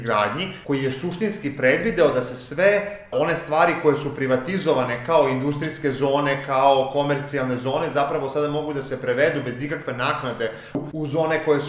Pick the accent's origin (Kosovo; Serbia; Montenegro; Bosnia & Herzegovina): Serbia; opet ako dolazimo iz Srbije